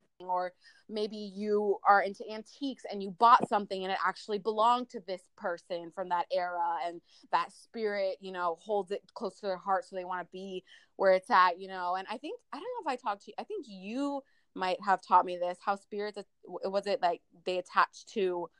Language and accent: English; Orlando, Florida, United States; here I am growing up in Orlando and I actually didn't even know the history of the buildings or even the railroad